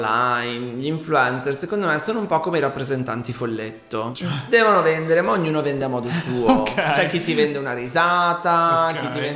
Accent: Tuscany, Italy; Si scherza, siamo toscani.

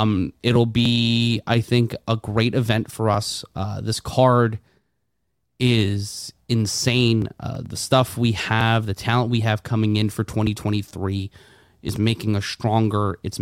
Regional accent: Brooklyn, New York, United States; I grew up like 2 miles away from the Bell House. I grew up in Sunset Park, Brooklyn

